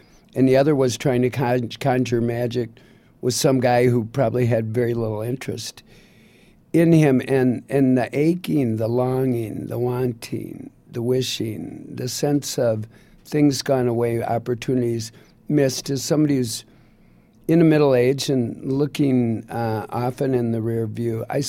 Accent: Midwest, United States; I'm from the Midwest.

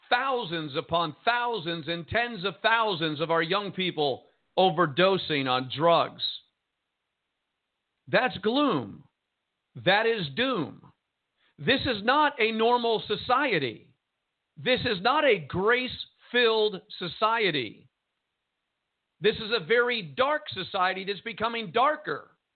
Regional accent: United States; I'm an American. It is because I am a Christian. It is because I'm born again.

